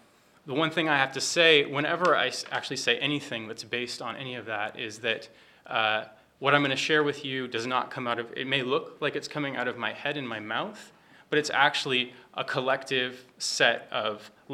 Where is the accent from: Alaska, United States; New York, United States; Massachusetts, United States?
Alaska, United States; Anchorage; also born or lived in US West Coast; now in Ottawa, Canada; I'm from Anchorage, Alaska originally, which is traditional Dena'ina territory, and I currently live in Ottawa, Ontario on Algonquin territory. I lived on the US West Coast for a good number of years